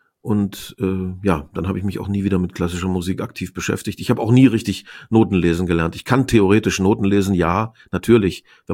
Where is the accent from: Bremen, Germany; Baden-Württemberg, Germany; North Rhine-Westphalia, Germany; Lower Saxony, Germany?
Lower Saxony, Germany; Osnabrück; Und da haben wir auch im Raum Osnabrück, wo ich aufgewachsen bin, ziemlich regelmäßig gespielt.